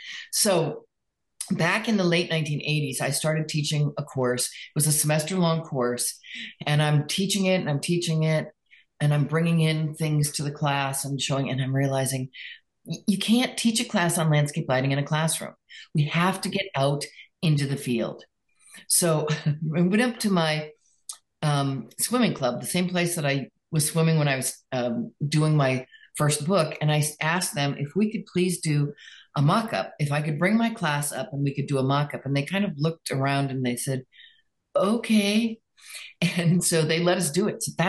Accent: Connecticut, United States; I grew up in Connecticut and love, love, love the fall.

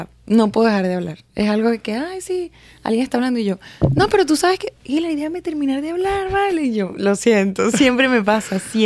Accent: Los Teques, Miranda, Venezuela; De Venezuela somos de Los Teques, de un pueblito chiquitico.

